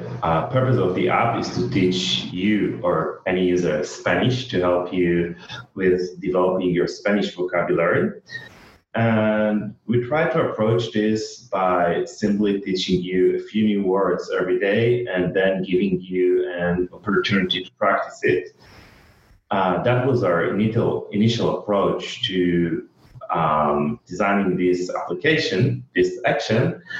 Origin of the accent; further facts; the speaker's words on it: Israel; All right, so … from Israel, a Google developer expert for the Google Assistant.